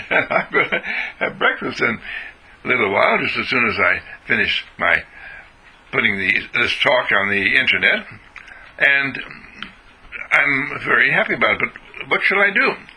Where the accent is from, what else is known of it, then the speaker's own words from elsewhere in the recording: Wauwatosa, Wisconsin, United States; I was brought up in Waltosa, Wisconsin, that's by Milwaukee, and as a little boy, whenever it would rain, I would think to myself, how wonderful